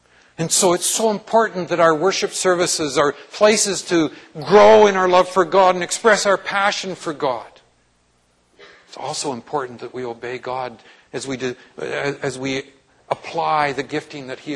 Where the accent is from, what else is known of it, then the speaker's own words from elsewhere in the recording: British Columbia, Canada; Two ladies who are now very senior, from my hometown in British Columbia, which is about a five-hour drive from Calgary, at least 5 hours.